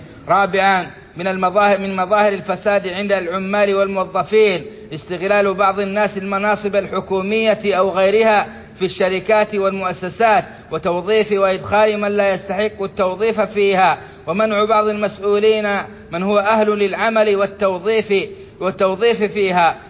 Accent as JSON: {"language": "Arabic", "country": "Saudi Arabia"}